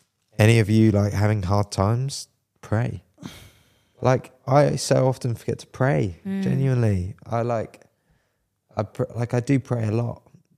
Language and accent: English; Brighton, South East England, United Kingdom; because I grew up in Brighton, so there are lots of waves, lots of sea.